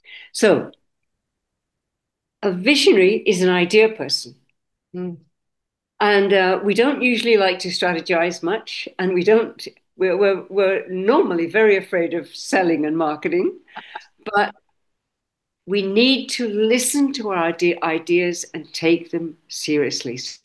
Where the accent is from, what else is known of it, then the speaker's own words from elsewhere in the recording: Scotland, United Kingdom; also born or lived in Cambridge / London; now in Sweden; No, I was actually born in the UK, so I'm Scots and Belgian. I was born in Scotland. My father was Scots, my mother was Belgian, and then we lived in Cambridge and in London. And then I married a Swede. So my family is here.